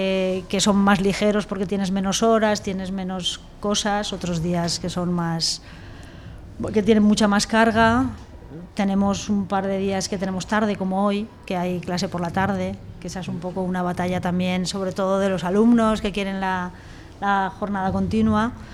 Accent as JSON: {"language": "Spanish", "town": "Gandía", "region": "Valencian Community", "country": "Spain", "said": "No, yo soy de Gandía."}